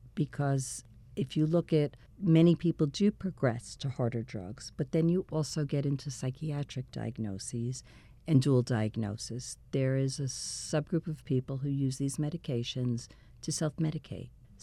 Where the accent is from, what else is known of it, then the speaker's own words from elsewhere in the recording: Yonkers, New York, United States; I was raised actually in Yonkers.